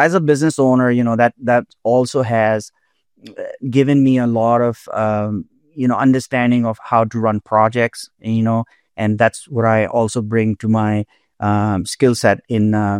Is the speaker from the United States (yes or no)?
no; Pakistan; English is a second language; moved away; I'm a first generation immigrant. I was born and raised in Pakistan, and I was a published composer even then.